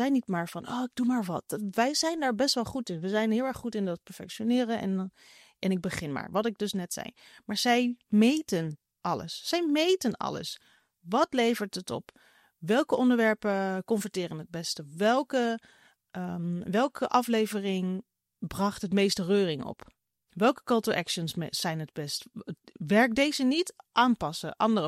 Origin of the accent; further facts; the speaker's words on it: Netherlands; En waar wij misschien als Nederlanders nog denken, het is een creatieve uitlaatklep.